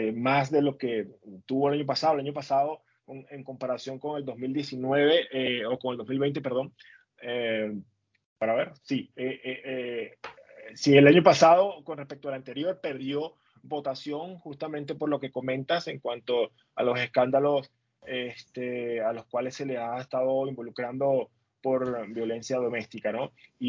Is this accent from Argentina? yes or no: no; Venezuela; hablando como venezolano ahora